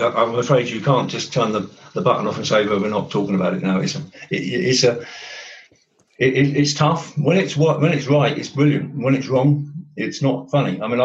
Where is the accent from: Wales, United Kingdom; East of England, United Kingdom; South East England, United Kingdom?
East of England, United Kingdom; Luton; I'm born and bred in Luton. Not many people own up coming from Luton, but it's my old town.